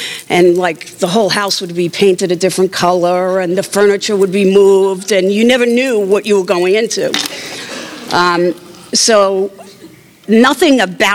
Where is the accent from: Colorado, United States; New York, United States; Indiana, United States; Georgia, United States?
New York, United States; born there; So anyway, I was born in New York, I guess you can tell that, into an alcoholic home.